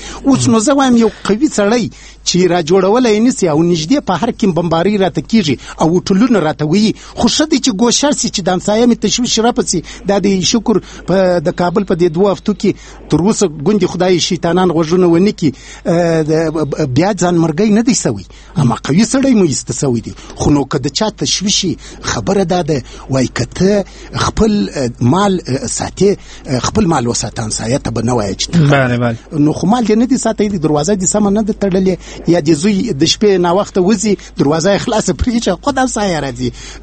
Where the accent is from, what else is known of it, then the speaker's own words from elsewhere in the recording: Afghanistan; خو زه یم افغان یم چې ورځم دا کیسې کوم.